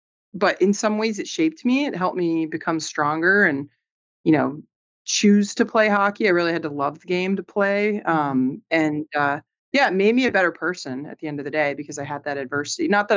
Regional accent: Pasadena, California, United States; I grew up playing hockey in Pasadena.

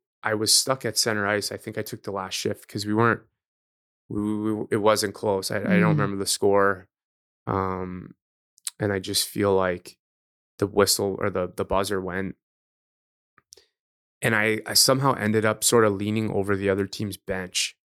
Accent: Toronto, Ontario, Canada; So although we're all from Toronto, it's been nice.

